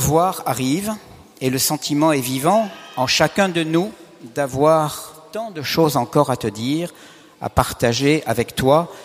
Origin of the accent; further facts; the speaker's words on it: Southern France, France; comme on dit chez moi dans le Midi, il ne faut pas fatiguer l'avenir